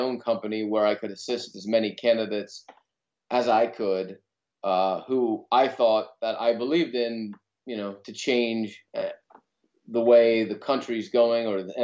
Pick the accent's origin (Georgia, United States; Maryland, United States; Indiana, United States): Maryland, United States; now in Pennsylvania, United States; I live in the United States. I reside in Pennsylvania. I grew up in Maryland, actually, and I've been pretty interested in politics since high school.